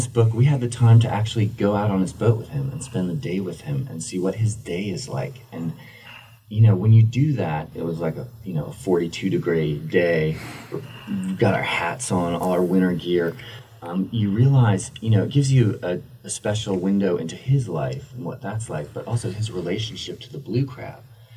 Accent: Charleston, South Carolina, United States; we truly feel that we owe Charleston everything, because it was really growing up in the Charleston food culture that made us interested and made us want to dig deeper into its culture.

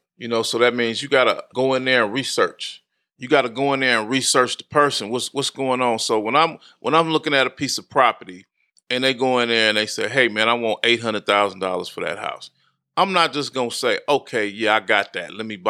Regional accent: Compton, California, United States; I got into low riding growing up in Compton. I grew up in Compton, California. That's the low riding capital of the world.

